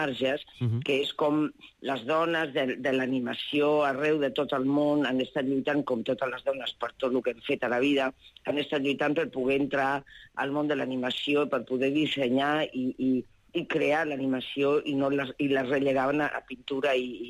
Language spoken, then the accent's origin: Catalan; Valencia, Valencian Community, Spain; Jo soc de València, safrà.